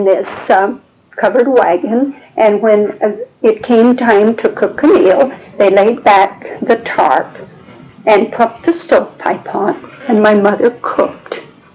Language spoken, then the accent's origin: English; Holcomb, Kansas, United States; born there; 1914, and I was born near Holcomb, Kansas.